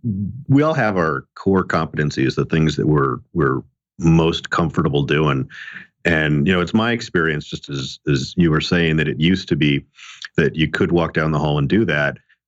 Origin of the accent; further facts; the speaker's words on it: Las Vegas, Nevada, United States; with about 15 lawyers based in my hometown of Las Vegas.